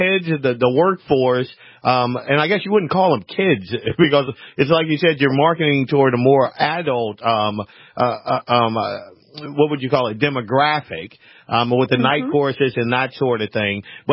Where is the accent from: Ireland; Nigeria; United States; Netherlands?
United States; Southern US; accent: Southern; That's my Southern coming out in me.